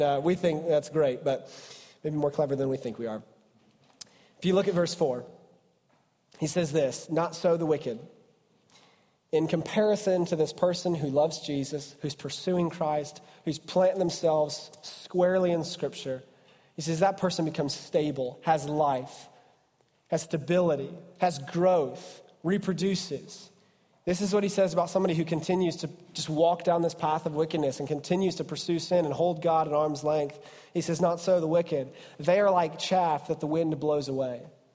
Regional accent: Ohio, United States; I grew up on Panther Creek. It's in western Ohio

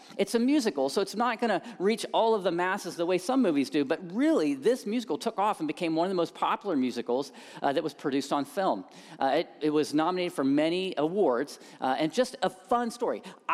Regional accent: Columbus, Ohio, United States; I grew up in a very big family. I'm the youngest of six. My wife is an only child. I grew up in Columbus.

